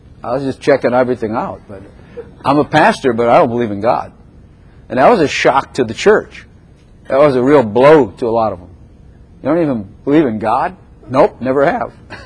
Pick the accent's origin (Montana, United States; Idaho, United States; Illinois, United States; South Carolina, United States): Illinois, United States; Chicago; And I remember when I was from the Chicago area, Yankee land, I remember coming down south